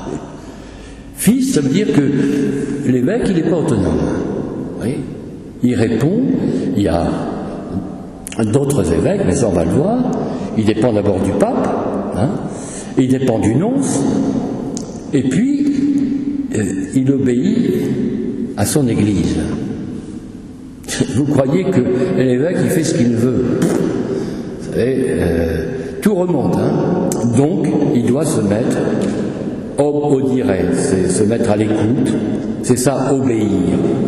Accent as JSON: {"language": "French", "town": "Boulogne-sur-Mer", "region": "Hauts-de-France", "country": "France", "said": "je dis non, je suis un ch'ti, mais de Boulogne-sur-Mer."}